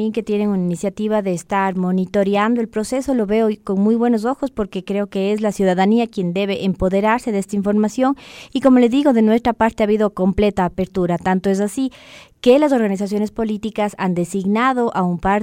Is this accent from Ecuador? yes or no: yes; Ecuador; sabemos de la época compleja que se nos avecina, no solamente como ecuatorianos, sino como mundo.